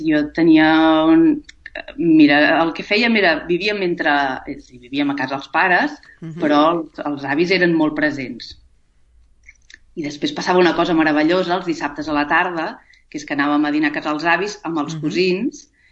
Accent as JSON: {"language": "Catalan", "town": "Sabadell", "region": "Catalonia", "country": "Spain", "tie": "born there", "said": "A Sabadell."}